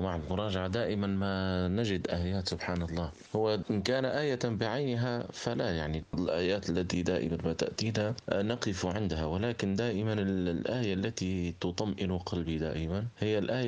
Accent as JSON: {"language": "Arabic", "town": "Tripoli", "region": "Tripoli District", "country": "Libya", "tie": "born or raised there", "said": "من طرابلس أصلا وسكنا، يعني أصلي من طرابلس وأسكن في قلب طرابلس. تعلمت القرآن منذ نعومتي أظفاري، وهذا شأن أطفال كل هذا البلد الحبيب."}